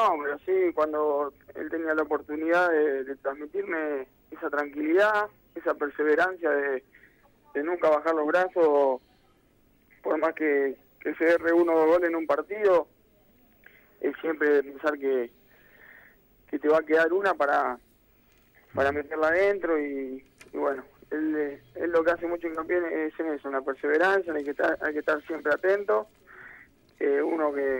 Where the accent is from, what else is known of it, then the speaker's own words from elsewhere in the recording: Berisso, Buenos Aires Province, Argentina; estoy en Berizo. Yo soy de Berizo, hablando de La Plata.